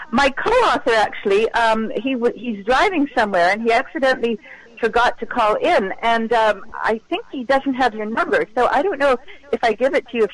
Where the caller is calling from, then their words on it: Chicago, Illinois, United States; Well, I'm in Chicago, actually.